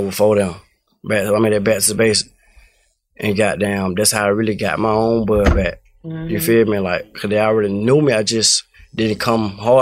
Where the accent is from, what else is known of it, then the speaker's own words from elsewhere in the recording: Cleveland, Ohio, United States; I'm from Cleveland. From Cleveland Avenue. I really got into music, like, really by the thug, for real. Like, our whole hood really growed up rapping, like, down there